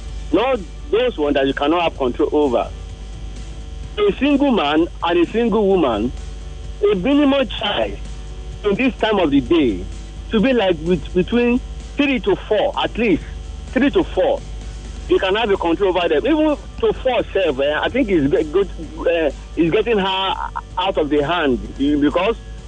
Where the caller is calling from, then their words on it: Ikorodu, Lagos, Nigeria; I'm calling from Ikorodu.